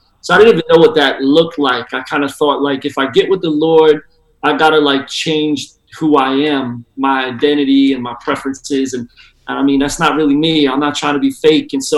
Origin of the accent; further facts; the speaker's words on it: Philadelphia, Pennsylvania, United States; Well, originally I'm from Philly, and so not too far from you guys.